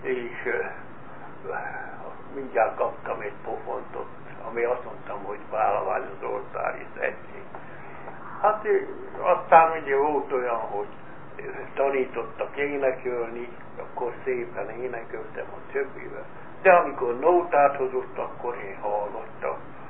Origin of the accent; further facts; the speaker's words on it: Újkígyós, Békés, Hungary; born there; 1920 május 30-án születtem, Újkígyóson, Öreg utcai házba. Édesapám római katolikus volt, édesanyám református.